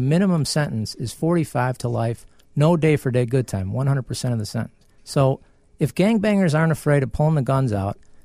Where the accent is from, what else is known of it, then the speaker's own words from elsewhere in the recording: Chicago, Illinois, United States; I grew up in Beverly where I was never worried about getting shot, okay?